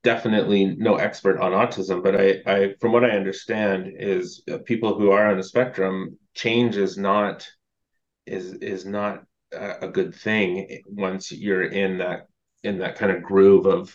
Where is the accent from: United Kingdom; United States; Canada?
Canada; Esquimalt, British Columbia; now in Metchosin, Canada; I grew up, I've always been an island girl. I've never left. I grew up in Esquimalt, and now I'm in Machozen, just at the Langford Machozen border.